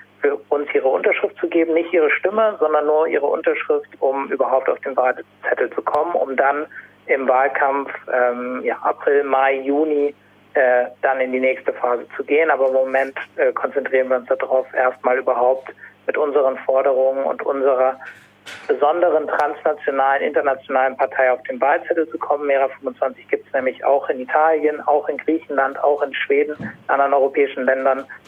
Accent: Hesse, Germany; now in Berlin, Germany; Ich bin aus Hessen tatsächlich, aber aus dem nördlicheren Teil, Nordhessisch-Sibirien sozusagen, in der Nähe von Kassel, auf dem Dorf aufgewachsen dort, ein bisschen westlich von Kassel, habe dort meine Kindheit verbracht, bin dann zum Studieren aber weggegangen und mittlerweile in Berlin

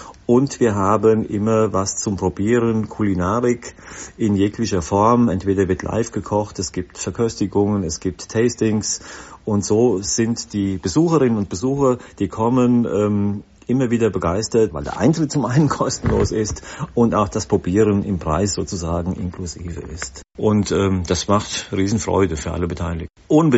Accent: Hesse, Germany; Die Wetterau ist meine Heimat. Hier bin ich groß geworden.

